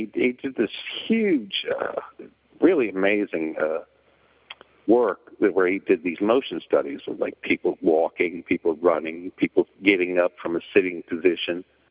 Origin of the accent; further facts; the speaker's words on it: Belfast, Northern Ireland, United Kingdom; I'm originally from Belfast, Northern Ireland.